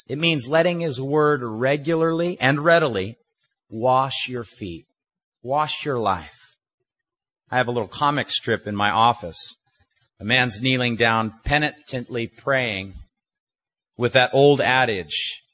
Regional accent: North Shore, Hawaii, United States; also born or lived in Wahiawa; Of course, I was born in Wahiawa and raised on the North Shore, so anything like a car wash would be exciting.

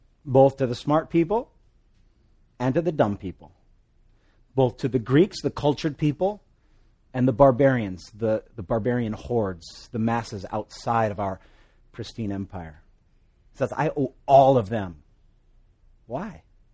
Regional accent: Hawaii, United States; first language Hawaiian Pidgin; That's my first language. That's my mother tongue. Pidgin. I remember when I was in elementary school, my teacher, because I went to Sunset Beach Christian School on the North Shore

